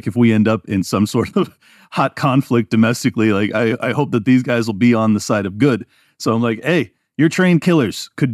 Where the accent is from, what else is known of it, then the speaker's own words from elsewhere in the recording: San Diego, California, United States; You know, I grew up in San Diego, for those that aren't familiar.